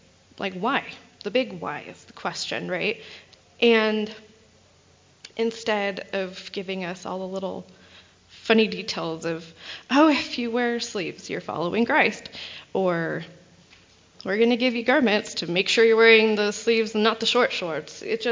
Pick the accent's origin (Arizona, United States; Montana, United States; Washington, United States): Arizona, United States; Mesa; me myself, I was raised in Mesa, Arizona, which is very, very similar Mormon-wise to growing up in like Orem, Utah. My whole neighborhood was, we were all very white and we were all very Mormon.